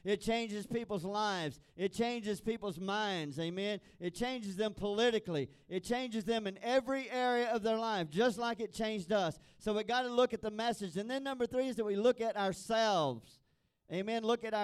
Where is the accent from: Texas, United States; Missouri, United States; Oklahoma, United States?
Texas, United States; And so I said, being a Texan, "I'm not going.